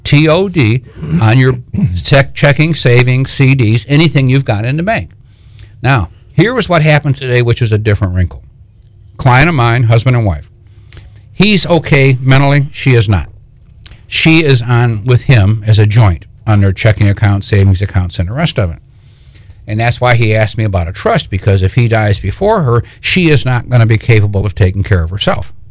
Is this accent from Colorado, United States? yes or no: no; Michigan, United States; moved away; I'm from Michigan originally. 1976, I moved to Florida. That's 42 years.